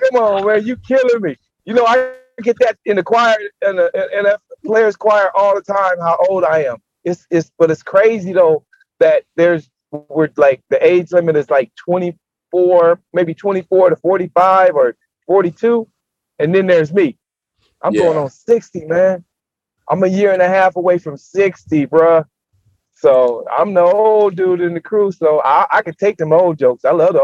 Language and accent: English; San Diego, California, United States; Yes, born and raised in San Diego. I got a little place in La Jolla. I live right on the beach now.